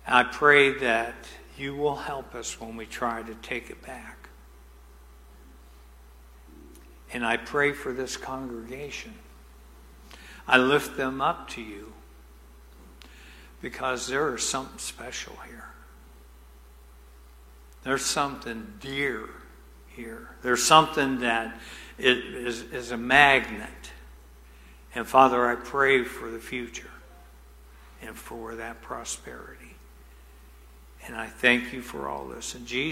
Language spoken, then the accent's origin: English; West Virginia, United States; born there; also born or lived in Kentucky; But I was born in West Virginia. What? Yeah. I know all the West Virginia jokes from you Pennsylvania people. And then I lived in Kentucky